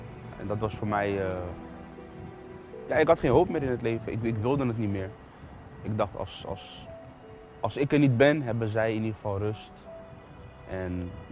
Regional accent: The Hague, South Holland, Netherlands; Ik kom uit Den Haag. Ik heb een goede jeugd gehad.

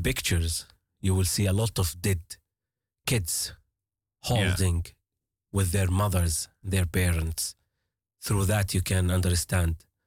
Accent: Jenin, West Bank, Palestine; English is a second language; I came from Jenin, which is the north of the West Bank.

